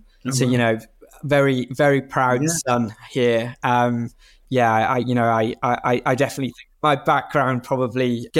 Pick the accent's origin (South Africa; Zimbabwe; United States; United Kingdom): United Kingdom; Harrogate, Yorkshire and the Humber; I grew up in North Yorkshire. In a town called Harrogate, and really not from a massively entrepreneurial background.